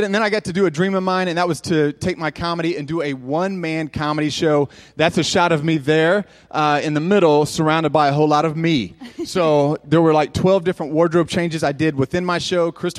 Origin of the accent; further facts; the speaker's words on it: Indianapolis, Indiana, United States; So I'm from Indianapolis. I grew up on the near west side here of Indianapolis